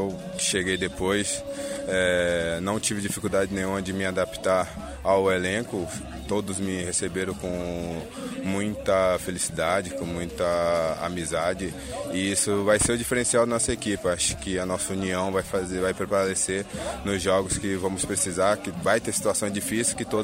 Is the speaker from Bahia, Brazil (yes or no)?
yes; Bahia, Brazil; also born or lived in Japan; venho do Japão, estava jogando no Kagoshima United FC. Depois de 10 temporadas, estou retornando à minha terra natal e estou muito feliz de estar podendo conviver novamente com os baianos.